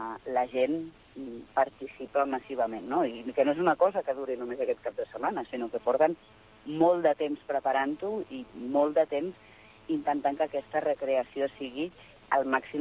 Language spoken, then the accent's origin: Catalan; Olesa de Montserrat, Catalonia, Spain; en el municipi d'on jo soc, a Olesa de Montserrat